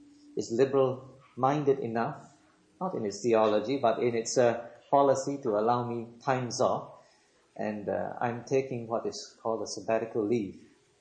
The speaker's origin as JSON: {"language": "English", "country": "Singapore", "tie": "born or raised there", "moved": "as an adult", "said": "I come from Singapore, was born there and grew up there, and was a member of the Bible Presbyterian Church"}